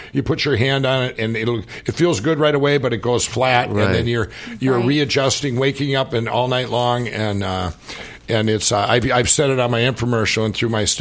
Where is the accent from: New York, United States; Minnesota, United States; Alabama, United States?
Minnesota, United States; I'm from Minnesota.